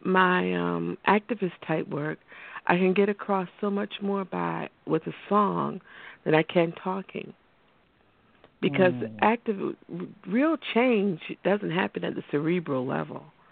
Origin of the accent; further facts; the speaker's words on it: Southern United States, United States; I grew up in the Southern culture. Culturally, singing is like breathing.